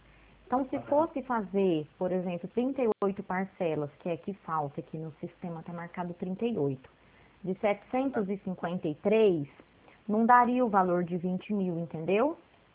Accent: Primavera, São Paulo, Brazil; Ah, eu também sou aqui de Primavera.

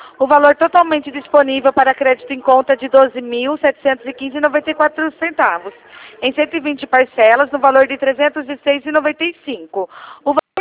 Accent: Rio Claro, São Paulo, Brazil; Não, eu sou de Rio Claro, São Paulo

